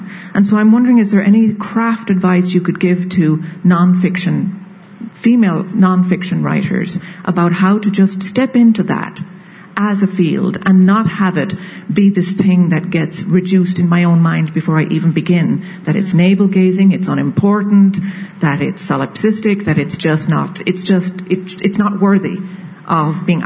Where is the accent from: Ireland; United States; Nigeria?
Ireland; I am a writer from Ireland